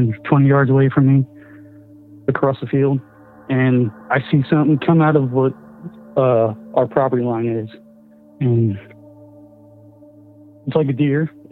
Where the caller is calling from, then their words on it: Missouri, United States; from Missouri, and I got kind of a Wendigo story.